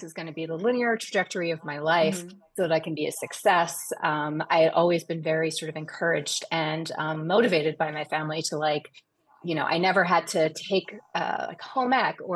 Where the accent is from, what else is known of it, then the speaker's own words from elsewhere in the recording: Canada; You just think as a Canadian, you know, most people in the States are like, oh, you're Canadian.